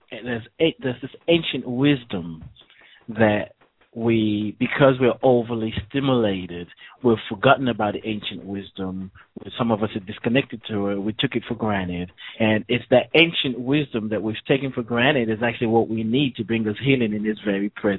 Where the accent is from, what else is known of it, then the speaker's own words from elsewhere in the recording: Nigeria; I mean, I grew up in Nigeria, and I used to remember when we have any kind of illness, my mother, it was just a way of life.